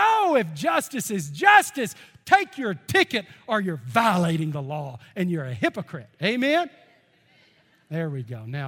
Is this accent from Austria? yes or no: no; Texas, United States; I'm from East Texas. I know where all the dead cows are, how to get there quicker than anybody else.